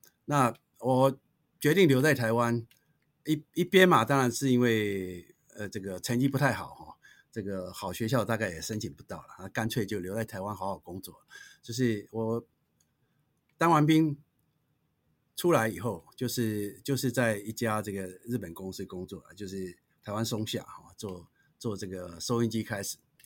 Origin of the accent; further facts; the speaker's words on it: Myanmar; now in Taiwan; 那我是从这个缅甸来到台湾，那是在1966年，就是缅甸是一个本来是一个很富庶的国家了，但是到后来这个经过几个政治运动啊、排华运动啊，对，所以我父亲当时就把我送回台湾。